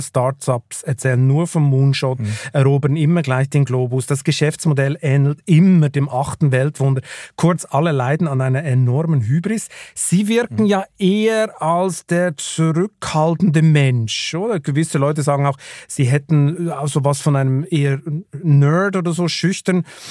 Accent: Switzerland; ich komme ja aus der Schweiz, ich liebe kleine Orte

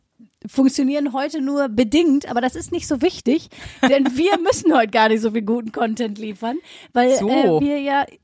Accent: Essen, North Rhine-Westphalia, Germany; Altenessen ist der Stadtteil in Essen, wo ich herkomme, wo Sprünkis Oma wohnt

